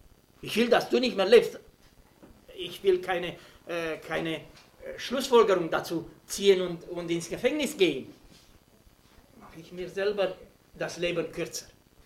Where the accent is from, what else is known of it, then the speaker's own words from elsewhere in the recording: Romania; aber ich kann euch sagen, ich komme aus Rumänien